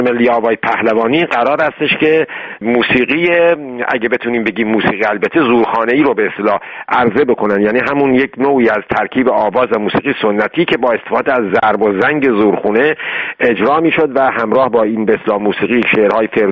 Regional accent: Shiraz, Fars, Iran; من خودم شیرازی هستم البته میدونین که، و هم شهریای من هم بتونن به اصطلاح در این کنسرت حضور پیدا کنن

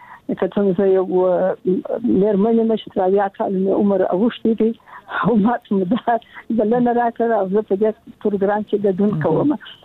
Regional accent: Kandahar, Afghanistan; also born or lived in Kabul; زموږ په وخت کې زه د کندهار یم،

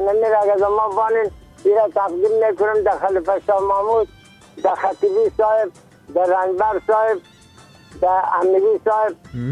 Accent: Bamyan, Afghanistan; قریه ما دست سفید ولسوالی ما کامل ولایت ما بامیان یعنی … در سنجی 83 ساله

